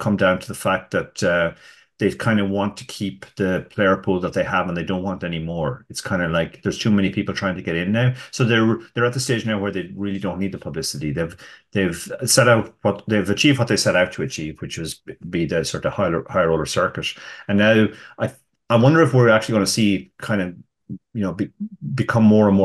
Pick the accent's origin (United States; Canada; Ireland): Ireland; Well, you know, we're from Ireland. We're not exactly a seafaring nation, so.